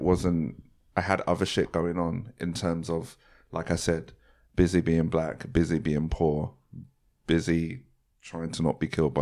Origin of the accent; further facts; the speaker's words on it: Croydon, London, United Kingdom; I'm from Croydon